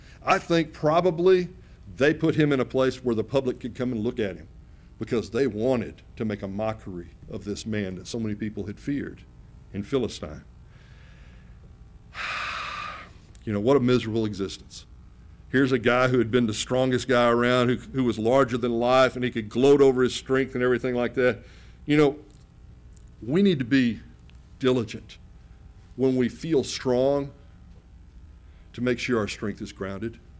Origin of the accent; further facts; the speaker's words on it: United States; I mean, I'm an American.